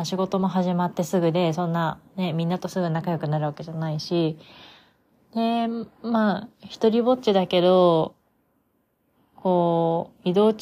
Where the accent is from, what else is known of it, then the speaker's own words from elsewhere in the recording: Fukuoka, Japan; 福岡を出た後に私クリスチャンになってるので、高校生の時にクリスチャンになっていて、福岡で、その生まれ育ってたこの福岡で、教会に通ったことがなかったので